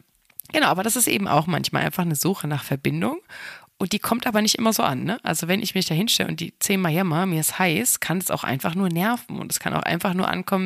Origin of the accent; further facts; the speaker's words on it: Bamberg, Bavaria, Germany; bin ich gerade in meiner Heimatstadt Bamberg angekommen.